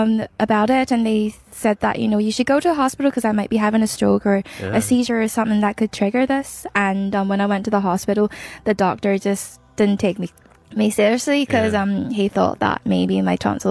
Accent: Brisbane, Queensland, Australia; I grew up here in Brisbane and when I go to the shops, people were asking me to repeat myself.

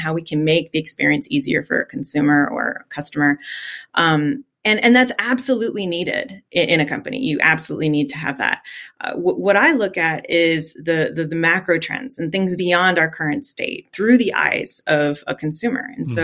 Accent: Miami, Florida, United States; English is a second language; I grew up in Miami. I'm off Calle Ocho. I was actually an ESOL kid, so English is my second language. And I'm the daughter of immigrants, you know.

